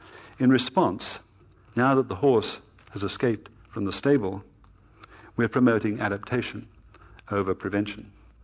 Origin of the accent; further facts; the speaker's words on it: United Kingdom; As a Brit, of course, I am no less burdened